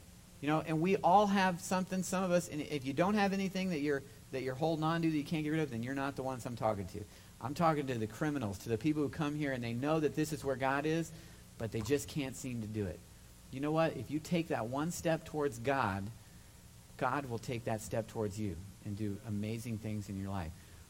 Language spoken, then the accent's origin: English; Nebraska, United States; Now, first of all, I'm from Nebraska, okay? That I know of, we don't have witches